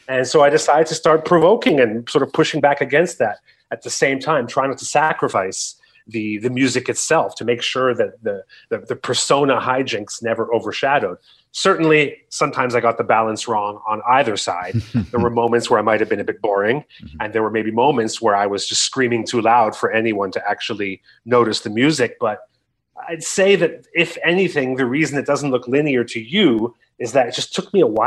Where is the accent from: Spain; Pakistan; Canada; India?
Canada; no, I'm Canadian with a very boring name